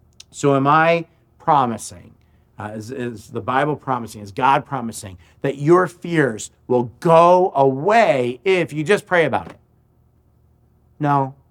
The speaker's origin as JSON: {"language": "English", "region": "Florida", "country": "United States", "tie": "born or raised there", "said": "I grew up some in Florida, and this is kind of common in Florida"}